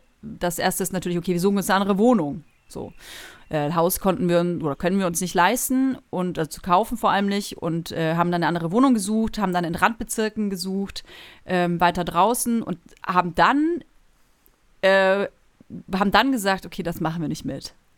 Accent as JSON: {"language": "German", "town": "Nuremberg", "region": "Bavaria", "country": "Germany", "moved": "as an adult", "lives_now": "Berlin, Germany", "said": "Ich bin mit 20 nach Berlin gezogen. Ich komme ursprünglich aus Nürnberg und habe 13 Jahre, glaube ich, jetzt in Berlin gelebt."}